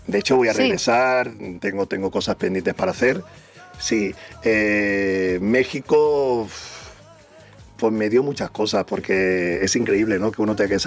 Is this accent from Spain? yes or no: yes; Catalonia, Spain; born there; Sí, claro, mis padres son de Cádiz, mis abuelos de Cádiz, o sea, tengo toda mi familia de Cádiz. Yo nací en Cataluña, pero claro, las raíces son de Cádiz.